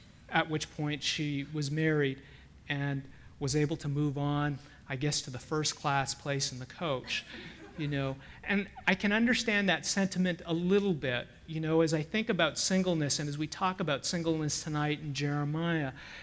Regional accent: Toronto, Ontario, Canada; I grew up in Toronto, Canada. That's where I was born. I was born into a family where my dad was a civil engineer, one of the first Chinese Canadians to graduate from an English-speaking university there.

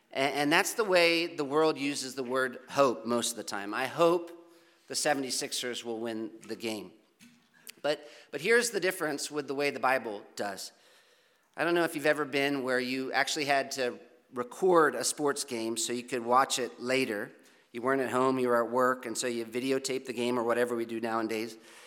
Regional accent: East Coast, United States; now in California, United States; I was from the East Coast, and I had just moved to California

